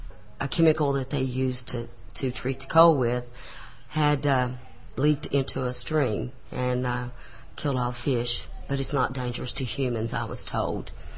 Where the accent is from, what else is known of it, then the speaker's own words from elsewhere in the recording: Marfork, West Virginia, United States; moved away as an adult; I'm from Coal River, West Virginia, originally from Marfork. I moved 2 years ago because Massey Energy Coal Company moved into my hollow at Marfork.